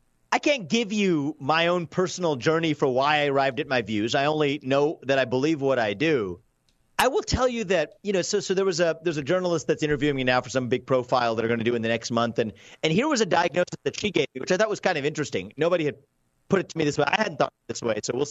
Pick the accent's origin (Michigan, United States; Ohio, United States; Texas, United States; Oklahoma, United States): Ohio, United States; You know, I grew up in Southwest Ohio as an Indian American kid with a funny name and parents with speaking with an accent.